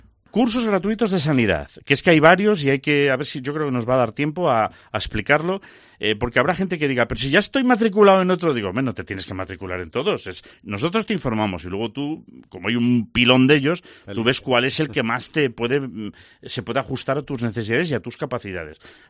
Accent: Galicia, Spain; Y yo soy gallego

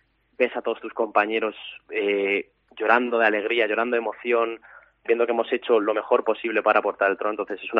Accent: Madrid, Community of Madrid, Spain

